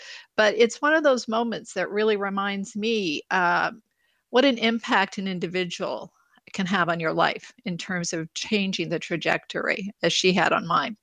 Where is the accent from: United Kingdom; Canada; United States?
Canada; Montreal, Quebec; moved away as an adult; So I grew up in Montreal. I grew up in NDG